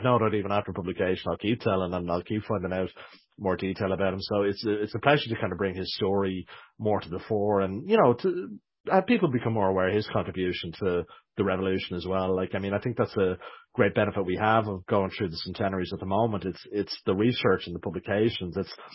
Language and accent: English; Skerries, Leinster, Ireland; So I'm from Skerries in North County Dublin